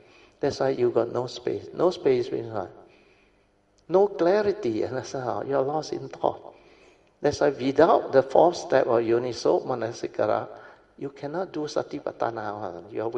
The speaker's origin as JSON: {"language": "English", "town": "Alor Setar", "region": "Kedah", "country": "Malaysia", "tie": "born or raised there", "said": "Well, my hometown is Alostar."}